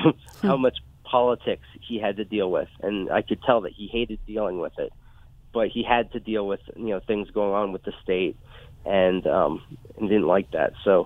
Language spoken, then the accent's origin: English; Pennsylvania, United States; I'm not. I'm from Pennsylvania.